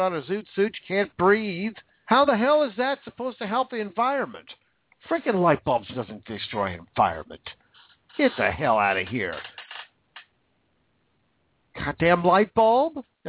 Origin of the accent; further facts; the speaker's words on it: United States; I'm American, and I want to stay American.